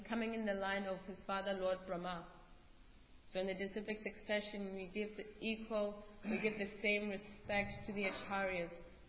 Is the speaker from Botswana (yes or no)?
yes; Botswana; Oh, I'm from Botswana.